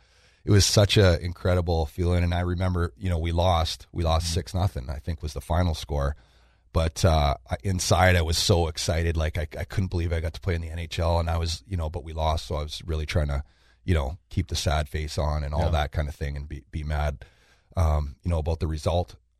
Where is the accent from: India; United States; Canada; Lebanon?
Canada; Western Canada; as a young kid growing up in Western Canada, they really pushed you towards that league